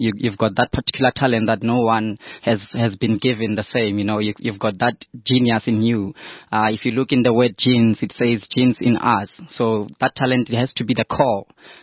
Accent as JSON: {"language": "English", "town": "Vanderbijlpark", "region": "Gauteng", "country": "South Africa", "said": "I'm from the Val, I'm from Van der Bale, so I came all"}